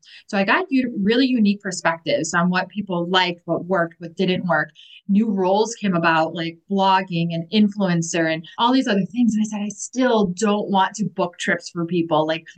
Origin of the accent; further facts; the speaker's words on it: Milwaukee, Wisconsin, United States; I'm from Wisconsin, Milwaukee in particular, and we would drive from Wisconsin down to southern Texas